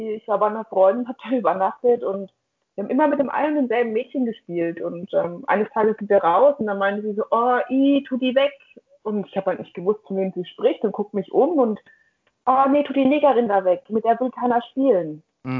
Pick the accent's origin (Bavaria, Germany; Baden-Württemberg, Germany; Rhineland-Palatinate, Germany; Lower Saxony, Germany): Bavaria, Germany; Würzburg; Ich komme aus Würzburg, ne? So, bin hier geboren